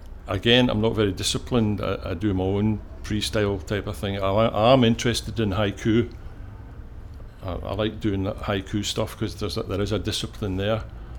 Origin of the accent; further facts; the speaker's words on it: Glasgow, Scotland, United Kingdom; I'm 70 years of age, and I come from Glasgow.